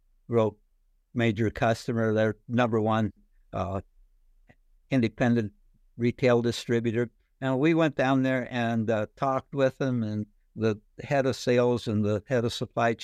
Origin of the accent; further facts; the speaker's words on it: Missouri, United States; I'm from Missouri